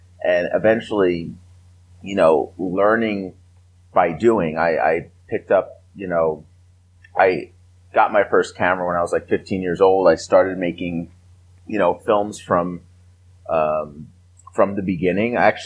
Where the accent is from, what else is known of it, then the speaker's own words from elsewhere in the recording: Staten Island, New York, United States; and I grew up in Staten Island, New York.